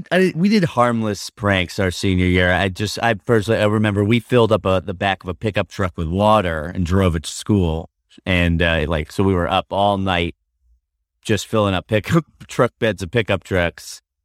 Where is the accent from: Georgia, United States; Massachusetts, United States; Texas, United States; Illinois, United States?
Massachusetts, United States; Concord; Oh, I grew up in Concord, Massachusetts.